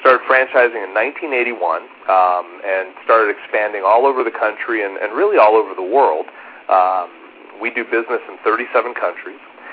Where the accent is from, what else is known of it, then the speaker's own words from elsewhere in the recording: East Coast, United States; moved away as an adult; I grew up on the East Coast and worked out there at Morgan Stanley and at Charles Schwab at the World Trade Center before moving out west after getting my MBA.